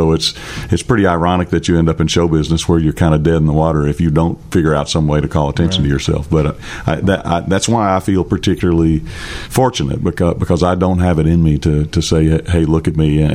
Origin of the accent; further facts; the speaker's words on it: Mississippi, United States; Well, I grew up in church in North Mississippi